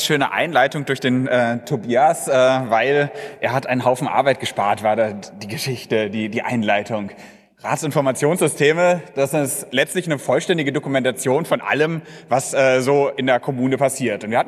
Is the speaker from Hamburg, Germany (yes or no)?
no; North Rhine-Westphalia, Germany; Ich komme aus dem Ruhrgebiet, da haben wir ganz viele verschiedene Städte